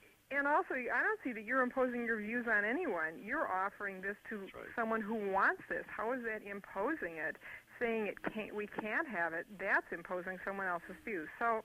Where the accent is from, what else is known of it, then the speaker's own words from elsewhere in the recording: Michigan, United States; Anyway, I'm from Michigan, and I'm proud to have this have happened in my home state.